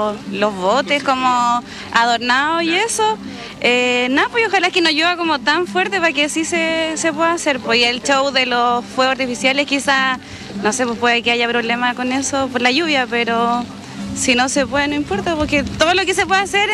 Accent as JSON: {"language": "Spanish", "town": "Santiago", "region": "Santiago Metropolitan Region", "country": "Chile", "said": "somos de Santiago."}